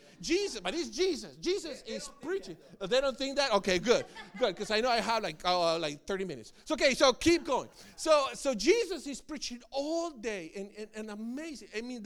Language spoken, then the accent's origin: English; Colombia; because I'm originally from Colombia. My wife is also from Colombia. So we spoke both English and Spanish at home, most Spanish.